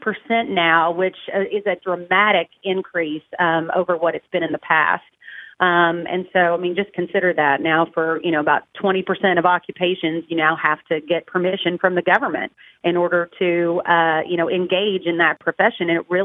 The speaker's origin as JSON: {"language": "English", "town": "Elizabethtown", "region": "Kentucky", "country": "United States", "tie": "born or raised there", "also_born_or_lived": "Lexington", "said": "I am indeed. Was born and raised in Elizabethtown, but spent most of my life in Lexington."}